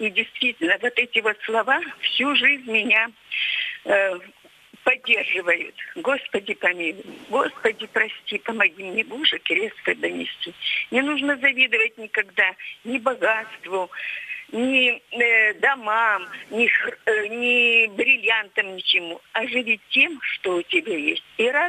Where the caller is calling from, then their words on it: Novorossiysk, Krasnodar Krai, Russia; из Новороссийска.